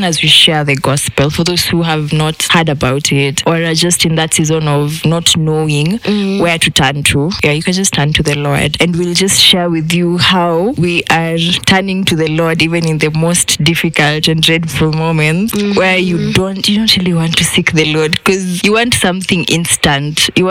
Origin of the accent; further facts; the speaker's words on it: Eldoret, Uasin Gishu County, Kenya; I'm from Eldoret, Kenya.